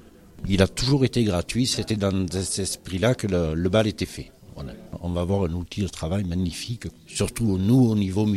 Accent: Digne, Provence-Alpes-Côte d'Azur, France; puisque je suis natif de Digne, je suis un pur dinois

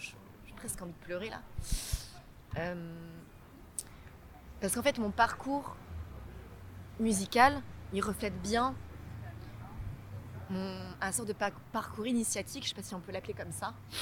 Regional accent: Versailles, Île-de-France, France; now in Marseille, France; Donc, moi, en vrai, je viens de Paris, de Versailles plus exactement.

